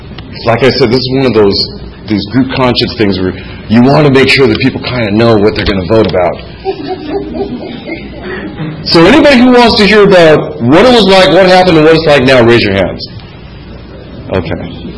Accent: Los Angeles, California, United States; from Los Angeles.

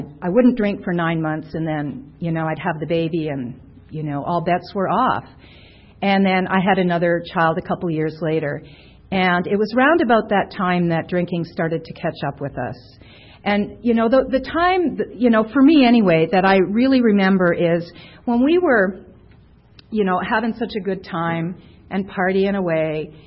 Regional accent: Canada; now in United States; And he's from Scotland, I'm Canadian, and, you know, we ended up in Tucson, of all places.

